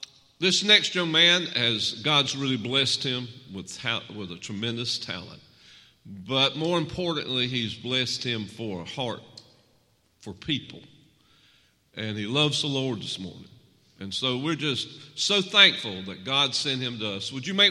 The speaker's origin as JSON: {"language": "English", "town": "Lumberton", "region": "North Carolina", "country": "United States", "said": "I'm from Lumberton, North Carolina."}